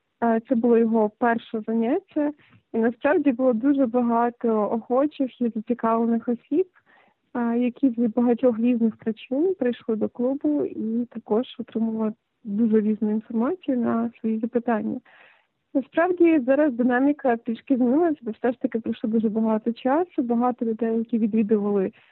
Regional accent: Lviv, Lviv Oblast, Ukraine; Я не є місцевою, так, я зі Львова.

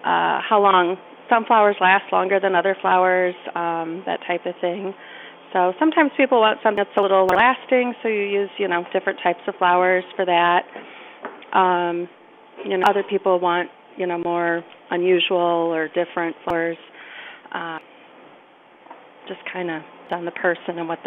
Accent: Princeton, New Jersey, United States; My father was from the Putnam area, and my mother's from the suburbs, but I was raised in Princeton. Moved away and came back after my oldest was born.

